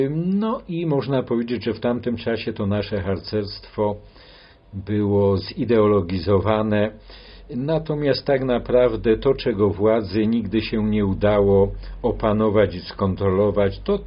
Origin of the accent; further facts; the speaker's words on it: Wieprz, Lesser Poland, Poland; ja z urodzenia jestem mieszkańcem Wieprza, bo urodziłem się w Wieprzu, nie w Wadowicach, nie w Andrychowie. No i tam spędziłem swoje dzieciństwo i młodość.